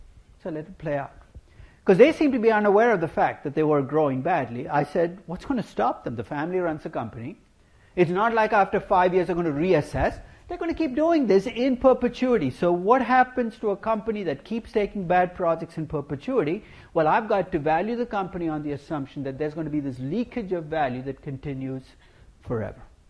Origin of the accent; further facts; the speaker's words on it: India; This was a few years ago when I went back to my hometown in India.